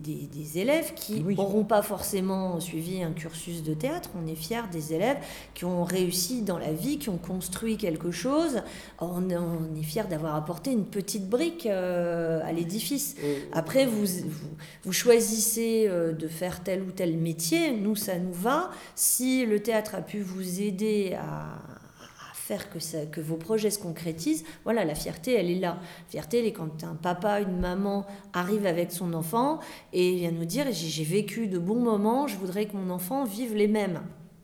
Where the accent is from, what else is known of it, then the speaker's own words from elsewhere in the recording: Grand Est, France; puisque moi je viens de Champagne-Ardenne, ça me manquait énormément.